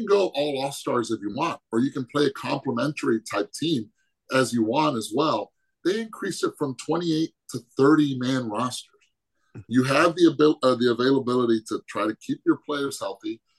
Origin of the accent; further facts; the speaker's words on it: Cincinnati, Ohio, United States; born there; And at the same time, born in the United States, I was born in Cincinnati.